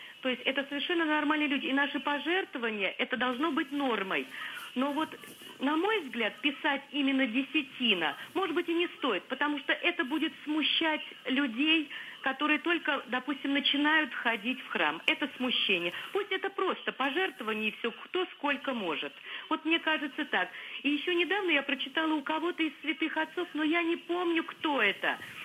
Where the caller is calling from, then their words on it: Moscow Oblast, Russia; я из Подмосковья.